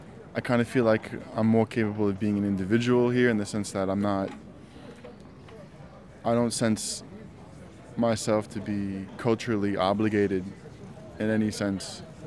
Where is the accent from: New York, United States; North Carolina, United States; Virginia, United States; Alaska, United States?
New York, United States; now in France; I'm American, I'm from New York.